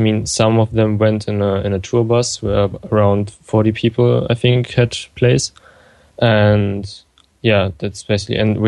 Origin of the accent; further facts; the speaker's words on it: Dresden, Saxony, Germany; from Dresden, Germany.